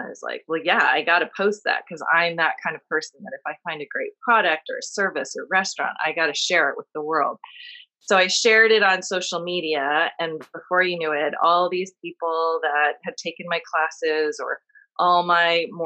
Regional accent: California, United States; also born or lived in New York / San Diego; So I was born in New York and then my parents moved out to California and I grew up in the Bay Area, went to school in San Diego and have been in the San Diego area since 1987.

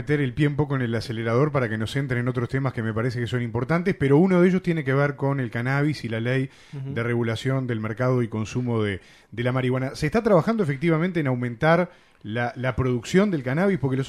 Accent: Uruguay; a uno, como ciudadano uruguayo, y pensando también un poco en esa imagen que todos, creo, tratamos de cuidar y vemos y valoramos del Uruguay en el mundo

